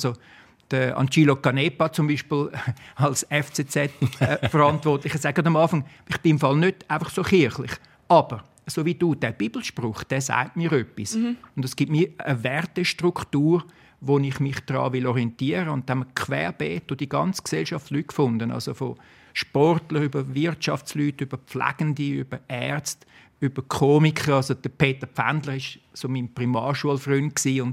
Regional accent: Zurich, Switzerland; Aber wir sind schon lange in Zürich. Und ich bin wirklich im Seefeld aufgewachsen, im Grossmünster getauft worden. Darum sage ich amigs, ich bin Schweizer

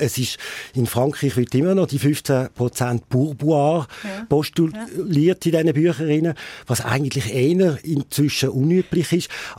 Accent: Switzerland; Man würde denken, in Deutschland sei es eigentlich wie bei uns in der Schweiz. Bei uns in der Schweiz kennen wir es ungefähr

